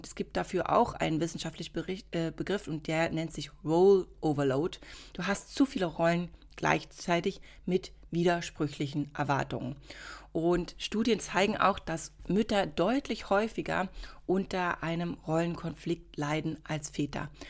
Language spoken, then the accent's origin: German; Berlin, Germany; Und ich bin ja im Osten von Berlin geboren und eben bis zu meinem 8., 9. Lebensjahr auf jeden Fall aufgewachsen.